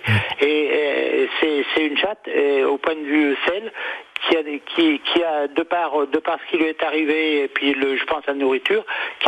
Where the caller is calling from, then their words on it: Chassiers, Auvergne-Rhône-Alpes, France; de Chassier.